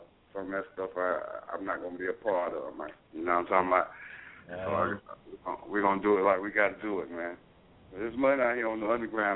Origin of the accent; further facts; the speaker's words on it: the Carolinas, United States; Oh man, I keep it local, man. I'm from Carolina, man. Most of my tracks come from Carolina producers, man. That's both Carolina, North and South.